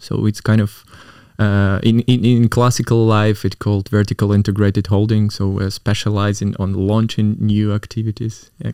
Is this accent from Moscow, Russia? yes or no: yes; Moscow, Russia; born there; English is a second language; I born in Moscow, 91, 34 right now. I actually from ordinary family, wasn't rich. I grew up in a super simple district